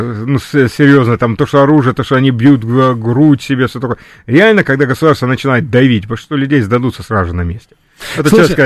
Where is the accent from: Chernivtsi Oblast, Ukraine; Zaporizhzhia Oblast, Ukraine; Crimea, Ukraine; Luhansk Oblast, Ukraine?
Luhansk Oblast, Ukraine; Luhansk; also born or lived in Pittsburgh; now in United States; я родом с Луганска. В 79-м году мой отец был диссидент, мелкий диссидент, вывез семью из Советского Союза, переехали в Америку